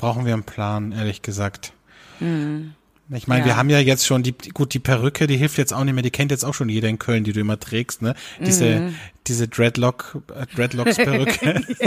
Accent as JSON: {"language": "German", "town": "Velden am Wörthersee", "region": "Carinthia", "country": "Austria", "tie": "born or raised there", "said": "ich bin ja aus Felden, also da bin ich aufgewachsen, am Wörthersee"}